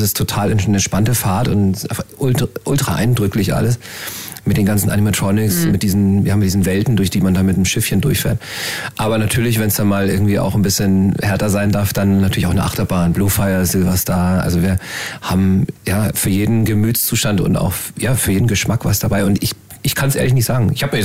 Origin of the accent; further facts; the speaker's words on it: Freiburg, Baden-Württemberg, Germany; ich komme aus Freiburg